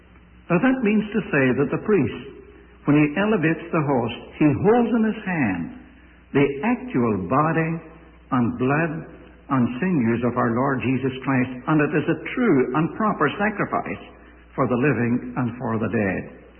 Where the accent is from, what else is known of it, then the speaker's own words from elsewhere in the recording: Ireland; both in the country in which I was born. I've already told you that I'm an Irishman.